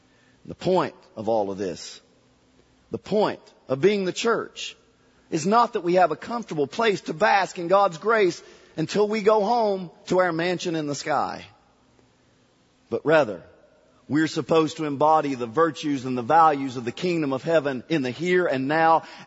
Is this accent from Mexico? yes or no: no; Kentucky, United States; I grew up in Kentucky. I learned a little phrase of personal morality.